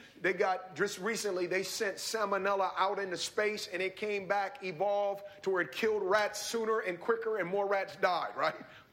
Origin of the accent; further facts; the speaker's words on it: Oakland, California, United States; I grew up very urban in Oakland, so I didn't see a lot of animals outside of rats, cats, and dogs.